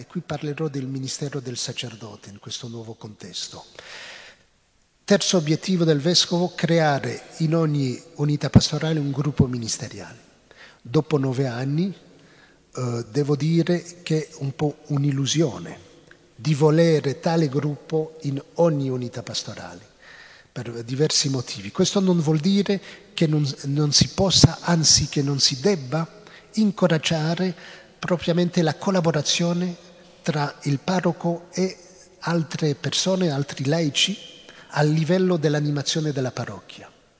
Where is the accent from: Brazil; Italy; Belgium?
Belgium; in un contesto come quello del mio paese, in Belgio, una chiesa molto secolarizzata